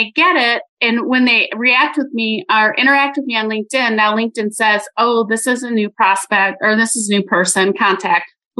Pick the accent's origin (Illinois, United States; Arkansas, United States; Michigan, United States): Michigan, United States; I'm originally from Michigan.